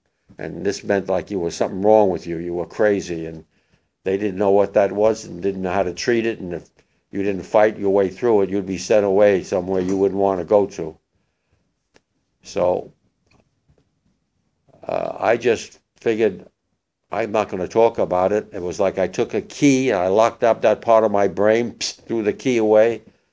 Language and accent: English; Englewood, New Jersey, United States; I was born in Englewood, New Jersey. As I said, I'm a Jersey boy originally, May 30th, 1926.